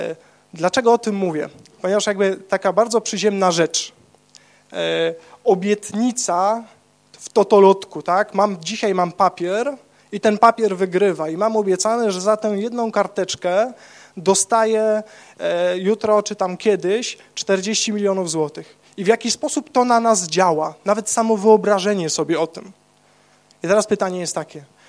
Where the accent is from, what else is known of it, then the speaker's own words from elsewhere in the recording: Kraków, Lesser Poland, Poland; Ja tutaj jestem z Krakowa, mąż i ojciec